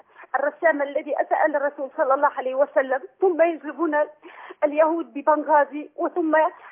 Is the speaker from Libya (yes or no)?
yes; Libya; now in Egypt; أنا يعني أكلمك من مصر، وأنا أصلا من ليبيا